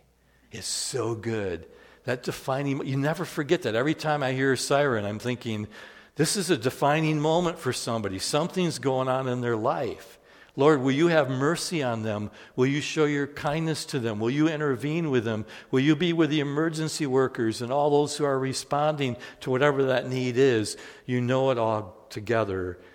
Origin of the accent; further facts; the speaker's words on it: Holland, Michigan, United States; if I remember the order of worship in the church I grew up in Holland, Michigan, it didn't change for all the years that I went there.